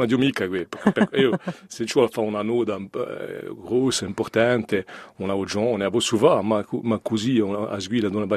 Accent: Saint-Andréa-di-Cotone, Corsica, France; Je suis originaire, on va dire, de la région bastiaise, de la plaine orientale. Voilà. Saint-André-au-Gaudone.

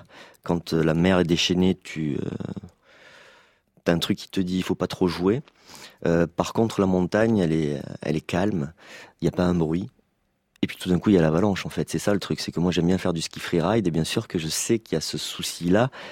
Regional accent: South-West France, France; Je viens du Sud-Ouest

